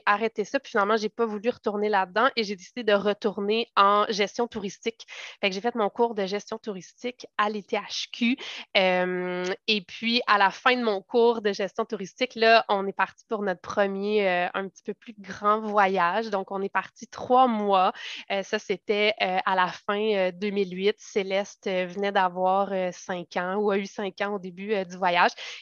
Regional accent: Ontario, Canada; born there; Je suis née en Ontario d'un père militaire. Donc, mon père a été militaire pendant 21 ans. Donc, j'ai déménagé beaucoup.

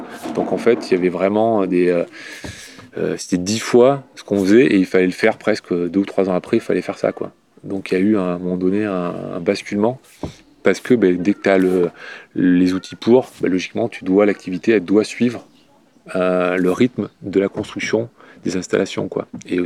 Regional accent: Nouvelle-Aquitaine, France; born there; j'habite là depuis pas mal d'années. Je suis né en Corrèze.

